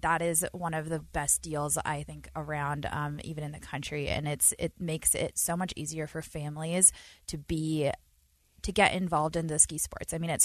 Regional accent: Utah, United States; It's so common for people to get really excited as soon as they realize that we're here from Utah.

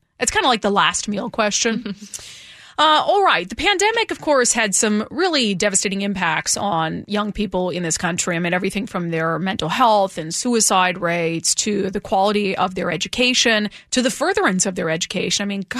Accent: Midwest, United States; I grew up in the Midwest, so flavor didn't really factor into the food we ate.

